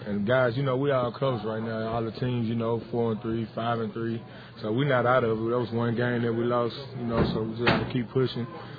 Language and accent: English; Houston, Texas, United States; I'm from Houston, so you know I'm love the heat.